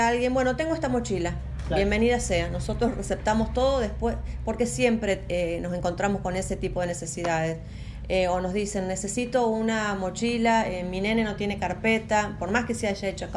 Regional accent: Brinkmann, Córdoba, Argentina; somos todos ciudadanos de Brinkmann, vivimos en democracia desde 1983

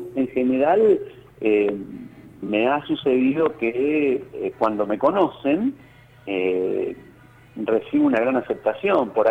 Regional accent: La Plata, Buenos Aires Province, Argentina; also born or lived in Santiago del Estero; Yo soy nacido en Santiago del Estero, pero viví siempre en La Plata.

